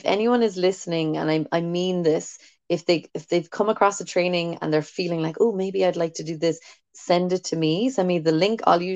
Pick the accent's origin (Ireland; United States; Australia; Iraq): Ireland; Cork, Munster; accent: Cork; we're both from Cork, and we speak in our Cork accents, and we curse, and we're rude, and we chat about life